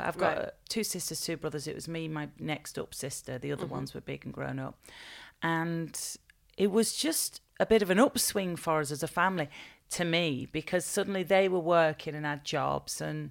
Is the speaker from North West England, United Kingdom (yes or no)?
yes; Bolton, North West England, United Kingdom; I was born and raised in Bolton, and then we moved out of Bolton just for a few years. So it was for the last year of primary school.